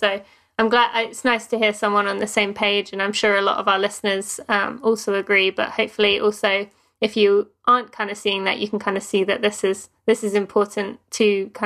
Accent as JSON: {"language": "English", "region": "England", "country": "United Kingdom", "lives_now": "United States", "said": "I'm obviously from England, but I do live in the US."}